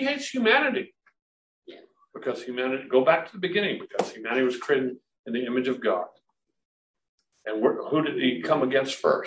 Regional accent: Chandler, Arizona, United States; Read one this morning about a church in my hometown of Chandler.

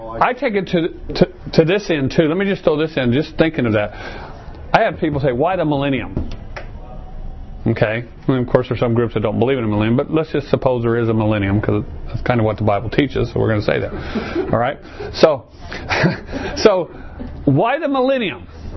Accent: Arizona, United States; and I grew up here in Arizona, and so in Arizona, a lot of those things just really. I'm kind of glad to be here in Arizona.

